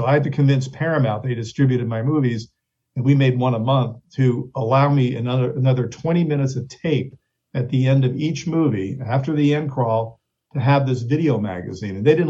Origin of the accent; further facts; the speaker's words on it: Italy; And I grew up in Italy, so I was not here looking at TV.